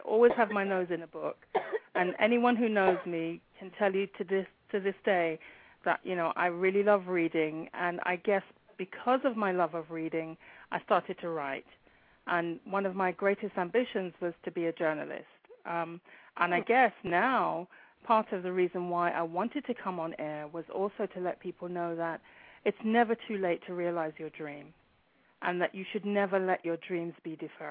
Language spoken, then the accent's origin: English; Brixton, London, United Kingdom; also born or lived in Dulwich; I was born in Brixton. Well, actually, in Dulwich, I believe, as my mum will say. But we lived in Brixton at a time when it was not as densely populated with people from the Caribbean.